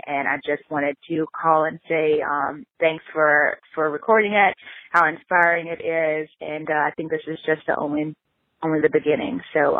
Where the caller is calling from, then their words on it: Baltimore, Maryland, United States; I am 33 and I'm calling from Baltimore, Maryland.